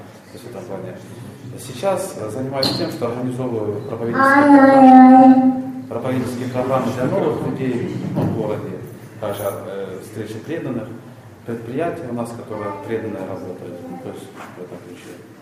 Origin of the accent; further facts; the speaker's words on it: Makiivka, Donetsk Oblast, Ukraine; Я из Макеевки, это рядом с Донецком.